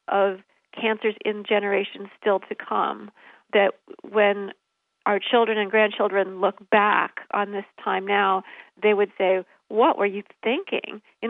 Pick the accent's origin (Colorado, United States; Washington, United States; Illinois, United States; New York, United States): Illinois, United States; I went back to my hometown, a highly industrialized area along the Illinois River